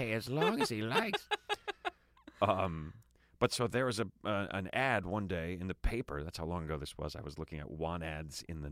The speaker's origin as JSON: {"language": "English", "region": "New Jersey", "country": "United States", "said": "I'm out here from Jersey trying to, can't find a job."}